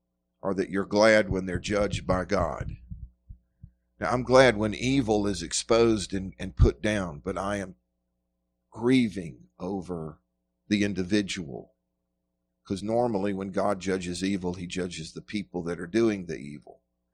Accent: United States; I also have certain weaknesses because I'm an American, born in the middle 20th century and first part of the 21st century.

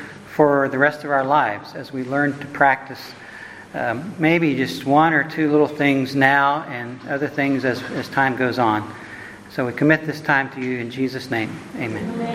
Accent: Oklahoma City, Oklahoma, United States; I'm a layman from Oklahoma City, a retired engineer there, where I live with Kathy, my wife of 35 years.

